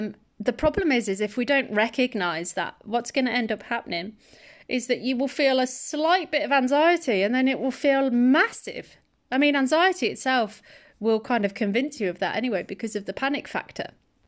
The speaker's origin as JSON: {"language": "English", "region": "Midlands", "country": "United Kingdom", "said": "I'm from England, but I'm from the Midlands, right?"}